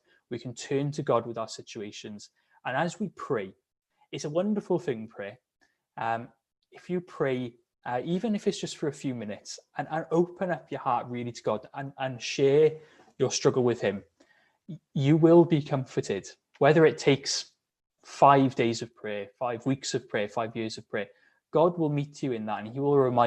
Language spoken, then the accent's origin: English; United Kingdom; A horrible thing to think about, isn't it, as British people, to open up and share our feelings with other people.